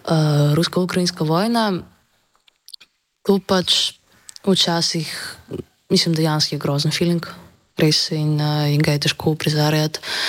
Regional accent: Russia; Slovenian is a second language; now in Slovenia; ker sem iz Rusije, ne?

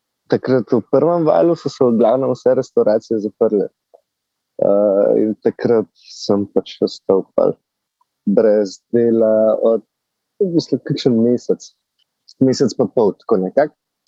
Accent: Ljubljana, Central Slovenia, Slovenia; jaz sem iz Ljubljane drugače

